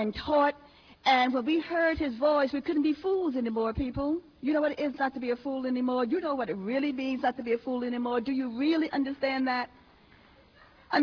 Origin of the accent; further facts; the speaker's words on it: Harlem, New York, United States; we saw plenty of people before Malcolm growing up in Harlem, I did.